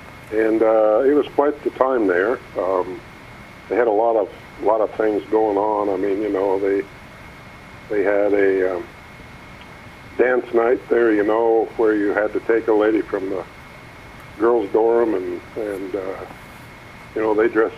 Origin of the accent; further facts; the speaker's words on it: Baker City, Oregon, United States; I was raised in Baker City all my life